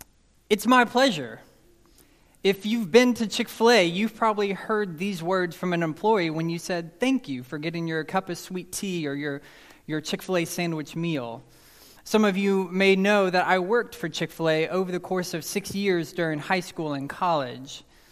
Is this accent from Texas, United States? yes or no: yes; Dallas, Texas, United States; See, I grew up in Dallas. I grew up drilled with manners of please and thank you.